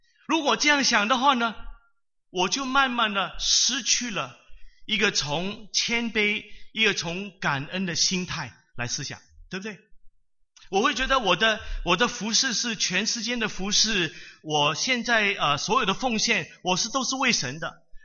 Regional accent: Hong Kong; 我就想起我们香港人呢，广东话有一句话

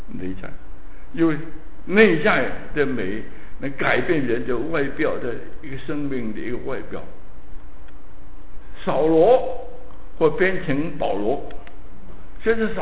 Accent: China; 雷公，我中国人称雷公，雷公的儿子

